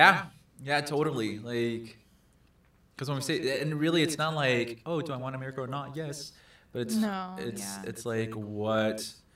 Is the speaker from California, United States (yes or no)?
yes; Los Angeles, California, United States; Now, growing up in Los Angeles, so this is what my accent was like growing up. And this is the way I would talk.